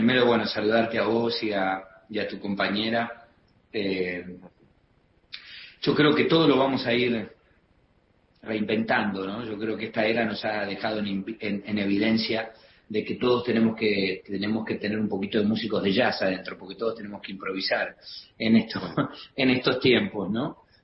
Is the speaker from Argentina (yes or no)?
yes; Argentina; como argentino